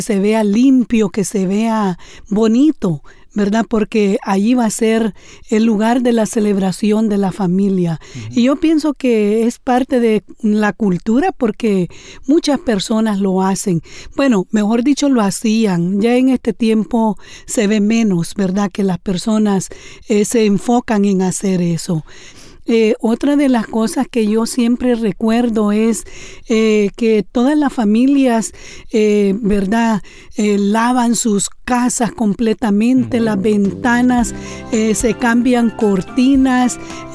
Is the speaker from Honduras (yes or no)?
yes; Honduras; cómo se celebra la Navidad en mi país, Honduras.